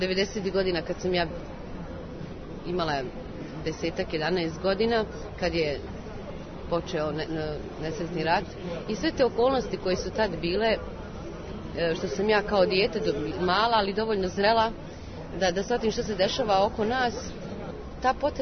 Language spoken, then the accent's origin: Serbian; Banja Luka, Republika Srpska, Bosnia & Herzegovina; Konkretno, evo recimo, dolazim iz Banja Luke, pa ću se osvrnuti na Banja Luku i na Republiku Srpsku